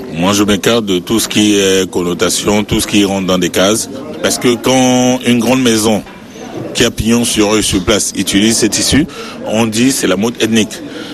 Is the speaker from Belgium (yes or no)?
no; Cameroon; born there; Mais non, moi, je suis né au Cameroun.